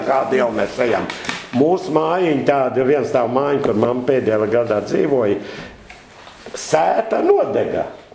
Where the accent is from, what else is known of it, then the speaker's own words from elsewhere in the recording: Jelgava, Latvia; born there; Piedāvāja darbu Jelgavā. Un tāpēc es esmu dzimis Jelgavā.